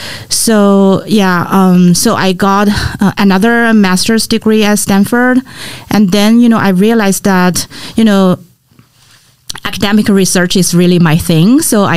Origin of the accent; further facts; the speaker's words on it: China; also born or lived in Beijing; I'm originally from China. So I received my bachelor's degree back in China. And then actually I got a master's degree also in China. And after that, I was working in Beijing for almost 5 years.